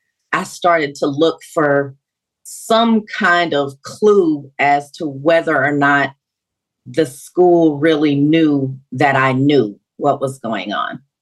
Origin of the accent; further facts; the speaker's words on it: Houston, Texas, United States; solicited the help from some of my relatives, some of my distant relatives that live in my hometown of Houston.